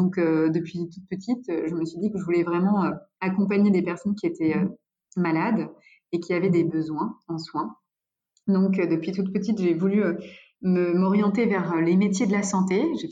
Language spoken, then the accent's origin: French; Brittany, France; Moi, je suis bretonne d'origine. J'ai fait mes études en Bretagne